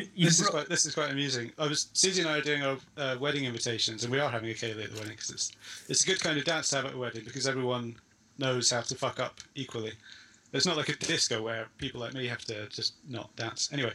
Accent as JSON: {"language": "English", "region": "Scotland", "country": "United Kingdom", "said": "Because I'm Scottish."}